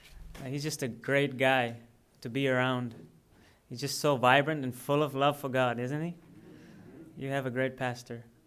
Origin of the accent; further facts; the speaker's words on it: India; also born or lived in Vallejo; I come from India by way of Vallejo